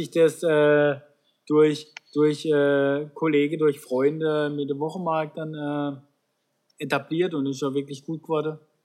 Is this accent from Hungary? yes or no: no; Sasbach, Baden-Württemberg, Germany; now in Bühlertal, Germany; Aachen geboren, mhm, aufgewachsen dann in Aachen-Saarsbach, mhm, wohnhaft aber im Bühlertal, also oben im Schwarzwald, damit ich meine Ruhe habe.